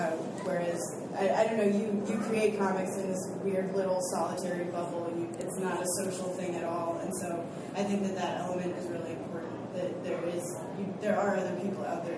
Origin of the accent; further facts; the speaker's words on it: San Jose, California, United States; now in Berkeley, United States; I'm a Bay Area native. I'm from San Jose originally, but I moved to Berkeley to go to college in 2001